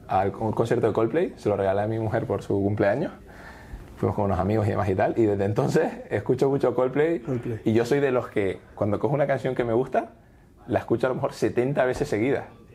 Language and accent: Spanish; Las Palmas, Canary Islands, Spain; De Las Palmas, tengo, he vivido siempre a las afueras de Las Palmas, en Tafira, ¿no? Y después también tenemos una casita pequeña en el sur, en Pasito Blanco